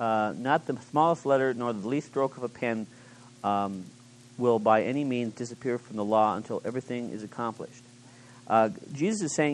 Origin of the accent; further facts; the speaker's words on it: Minneapolis, Minnesota, United States; I'm from the Twin Cities of Minneapolis, St. Paul, and we have several congregations.